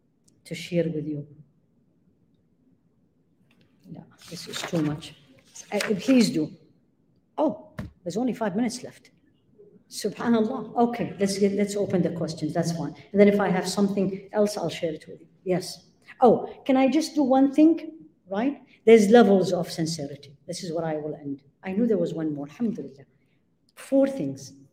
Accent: Midwest, United States; and I am coming from the Midwest, and we live in the United States

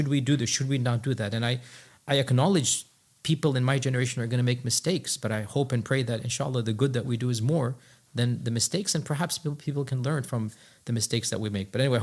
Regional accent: United States; I am an American, but I am extremely angry at what my country has done.

